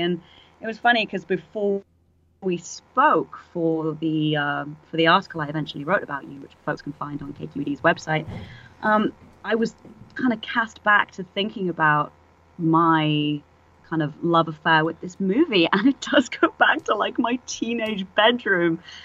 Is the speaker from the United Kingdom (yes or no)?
yes; England, United Kingdom; moved away as an adult; now in San Francisco, United States; it took me moving to San Francisco 7 years ago. I'm English originally, obviously, as you can hear.